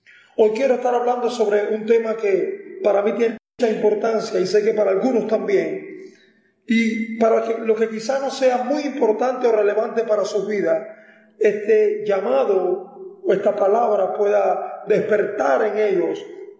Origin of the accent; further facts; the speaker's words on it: Cuba; yo vivo en Cuba, esta es mi nación, esta es mi casa, aquí nací, aquí estoy viviendo, y muchas veces sentimos como cubanos, como cristianos